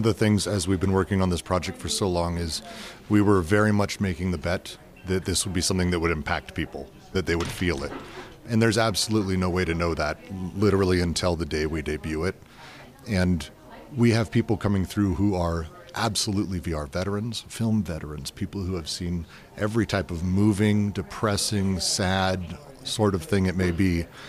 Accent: Denver, Colorado, United States; also born or lived in San Francisco / Los Angeles; I grew up in Denver, Colorado. I moved to San Francisco and Los Angeles. That's basically the tapestry of my life.

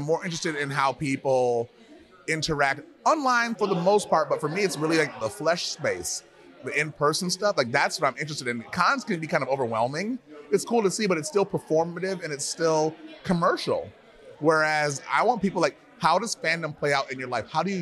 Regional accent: New York, United States; Star Trek has had as big of an impact on me as hip-hop culture did growing up in New York.

